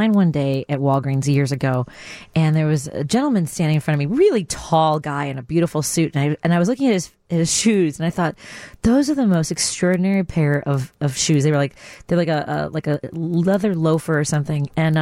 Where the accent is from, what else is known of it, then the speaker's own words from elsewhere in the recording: Chicago, Illinois, United States; I've lived in Jefferson Park. I grew up in Norwood. I live in Jeff Park. I lived in Lincoln Square, which I loved. I mm-hmm. lived there for 6 years